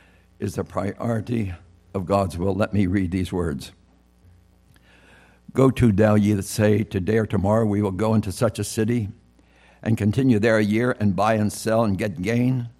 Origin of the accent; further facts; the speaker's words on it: Pennsylvania, United States; I come from Lancaster County, and that's a tourist area